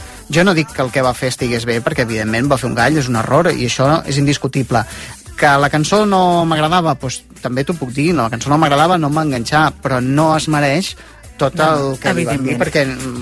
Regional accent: Sabadell, Catalonia, Spain; jo sóc de Sabadell

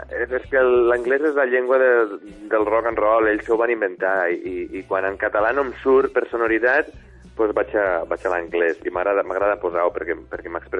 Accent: Miravet, Catalonia, Spain; que sa mare també venia de Miravet, del meu poble.

